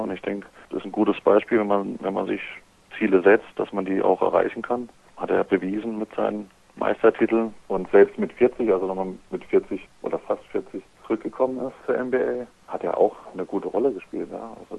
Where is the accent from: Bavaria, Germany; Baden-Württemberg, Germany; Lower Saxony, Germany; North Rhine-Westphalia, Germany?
Baden-Württemberg, Germany; Freiburg; Ja, also ich und meine Frau, wir kommen ja beide aus Freiburg. Wir sind jetzt eben wegen dem Handball hierher gezogen.